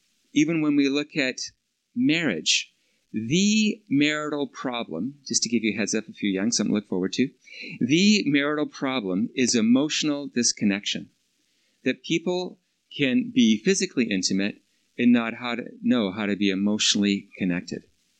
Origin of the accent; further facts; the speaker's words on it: Vancouver, British Columbia, Canada; I'm from Vancouver.